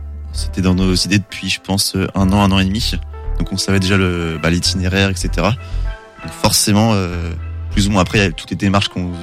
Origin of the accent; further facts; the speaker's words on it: Angers, Pays de la Loire, France; born there; donc j'ai 22 ans. Donc je suis né à Angers, donc j'habite au Lyon d'Angers, donc j'ai fait mes études en région angevine.